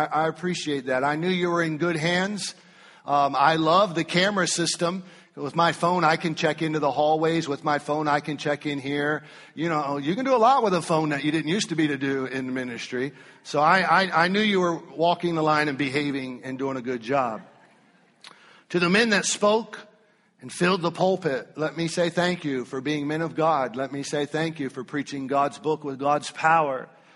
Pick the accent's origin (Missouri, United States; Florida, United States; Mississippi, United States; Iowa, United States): Florida, United States; Yes, we are. We're from Florida.